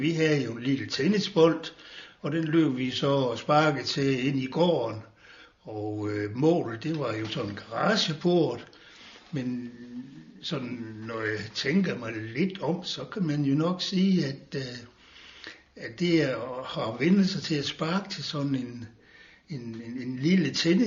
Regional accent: Struer, Central Denmark Region, Denmark; born there; Jeg er født i Struer i 1939.

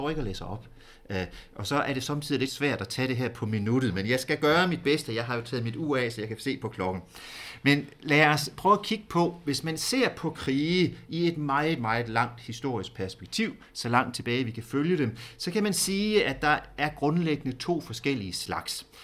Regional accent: Jutland, Denmark; Som I kan høre, så er jeg ikke fra den her del af landet. Jeg er fra Jylland og har læst i Aarhus og i Firenze.

